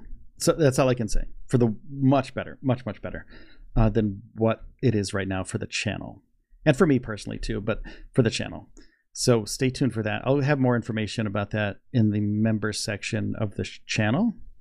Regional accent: Northeast, United States; I'm from the Northeast.

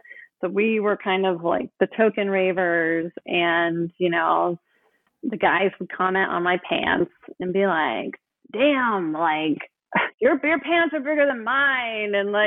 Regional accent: Oakland, California, United States; I grew up in Oakland. And so I have been exposed to, you know, diversity, and, you know, the Bay Area is a kind of melting pot.

